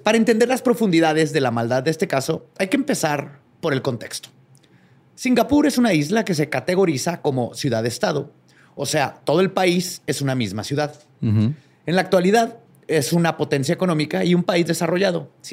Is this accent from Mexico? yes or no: yes; Mexico; como mexicanos creo que nos va a pegar